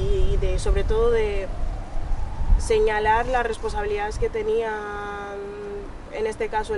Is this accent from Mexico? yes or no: no; Equatorial Guinea; moved away; tengo 22 años, soy de Guinea Ecuatorial